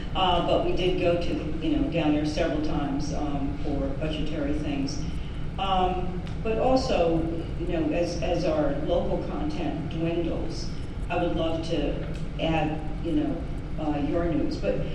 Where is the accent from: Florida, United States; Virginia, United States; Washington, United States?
Virginia, United States; I'm sorry, I'm … from Virginia.